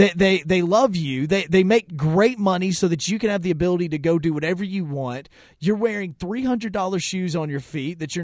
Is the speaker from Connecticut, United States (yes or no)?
no; Huntsville, Alabama, United States; Again, I grew up in Huntsville.